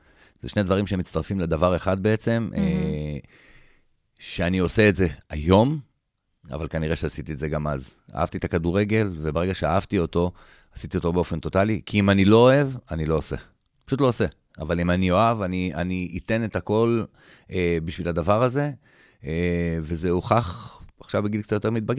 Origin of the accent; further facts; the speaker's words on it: Rishon LeZion, Central District, Israel; אני לא אשכח שהייתי גר בראשון